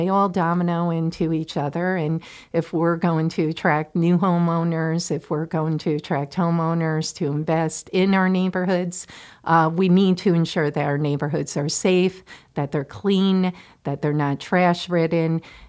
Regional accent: United States; So I was born and raised here in North Central, and certainly those days it was much different.

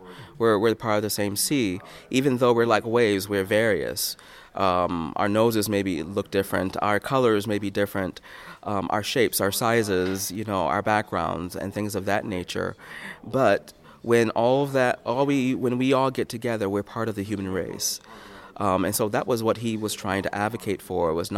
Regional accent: Rochester, New York, United States; Well, first of all, I came from Rochester, New York, and so Frederick Douglass was there for the majority of his adult life

